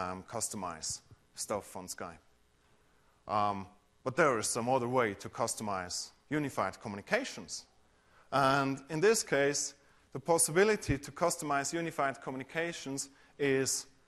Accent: Switzerland; But as I said, I'm from Switzerland.

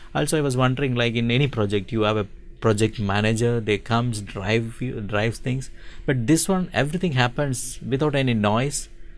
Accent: Hyderabad, Telangana, India; English is a second language; moved away as an adult; now in Redmond, United States; I came from Hyderabad.

